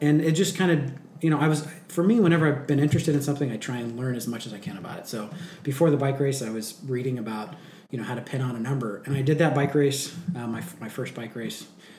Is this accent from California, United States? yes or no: yes; California, United States; now in Sacramento, United States; I grew up in the Napa Valley. We moved to Loma Linda for a year.